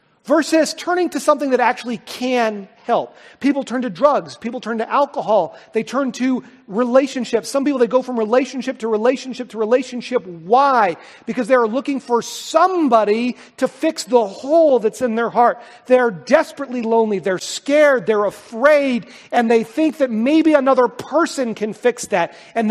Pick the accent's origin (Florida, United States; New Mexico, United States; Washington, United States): Washington, United States; Richland; born there; Wrong parents, born in the wrong city. I was born in Richland, so I'm out.